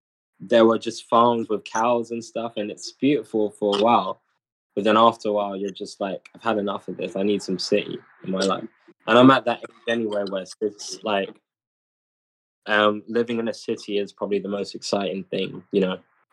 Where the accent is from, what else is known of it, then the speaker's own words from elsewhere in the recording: London, United Kingdom; now in United States; So I was born in Hammersmith. I kind of grew up between Harrow and Croydon, kind of. And then I've moved around a lot. So, but it's London. London is like, yeah, my origins, I guess.